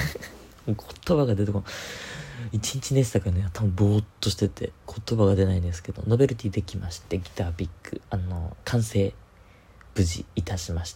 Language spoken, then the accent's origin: Japanese; Tokyo, Japan; 俺は、まあ、あんまり東京出身だとそこまでね身近なものには感じないんですけど、